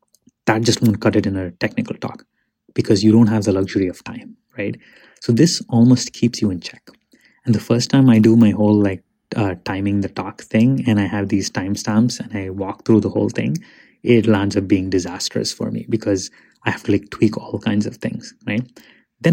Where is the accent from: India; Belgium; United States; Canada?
India; first language Tamil; English is a second language; I come from India and my native, my mother tongue is Tamil.